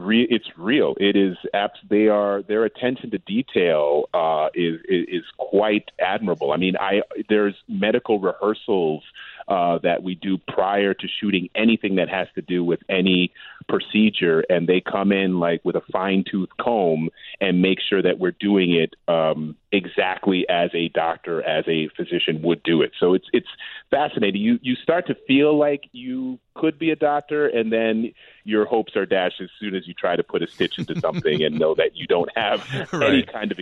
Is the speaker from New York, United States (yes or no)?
yes; New York, United States; I'm a New Yorker. I'm a born and bred New Yorker.